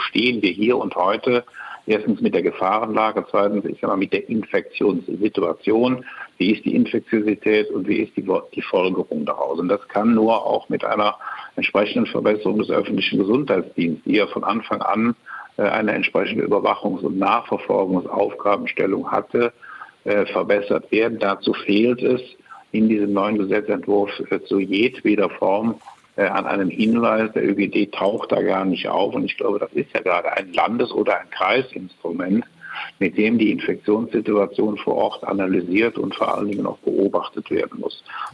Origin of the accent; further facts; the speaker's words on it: North Rhine-Westphalia, Germany; Ich komme ja bekanntermaßen aus dem Bundesland Nordrhein-Westfalen